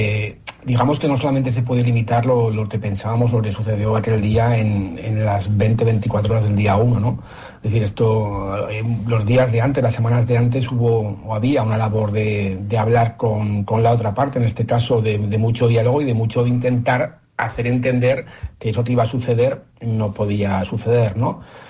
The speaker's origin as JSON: {"language": "Spanish", "region": "Aragon", "country": "Spain", "said": "yo soy aragonés y vivo en Aragón"}